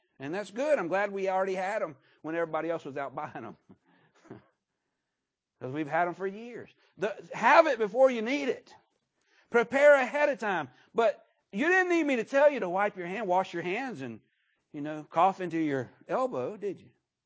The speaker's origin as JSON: {"language": "English", "town": "Pahokee", "region": "Florida", "country": "United States", "said": "Brother Sam, I'm from Pahokee, and so anything that just needs to come down to simple terms, we just take it back to Pahokee translation"}